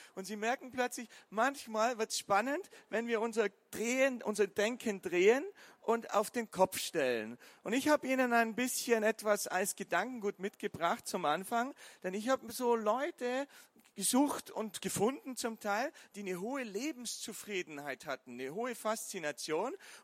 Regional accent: Bavaria, Germany; Dort, wo ich herkomme, ich komme aus dem schönen Allgäu. Man hört es vielleicht, ich bin nicht so ganz dialektfrei.

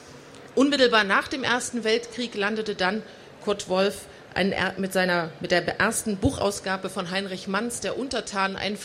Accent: Leipzig, Saxony, Germany; und ich darf mir als Leipzigerin erlauben

